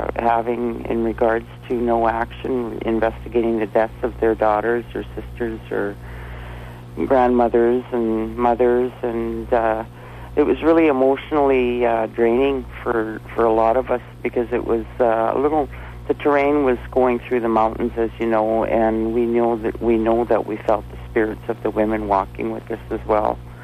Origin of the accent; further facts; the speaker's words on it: Morristown, United States; there's one that was actually put up just outside of my hometown, which would be Morristown.